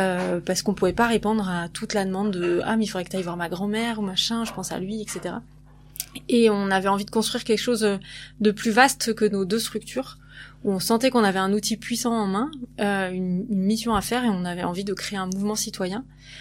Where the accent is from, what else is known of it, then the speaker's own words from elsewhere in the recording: Brittany, France; Enfin, je suis bretonne aussi.